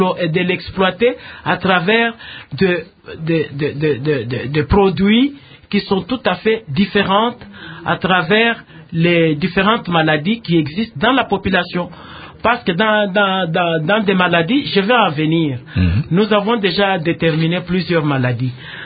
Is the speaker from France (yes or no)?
no; DR Congo; Alors, ici chez nous au Congo